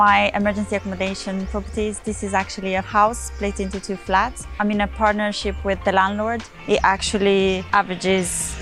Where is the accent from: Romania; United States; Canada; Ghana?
Romania; I grew up in Romania.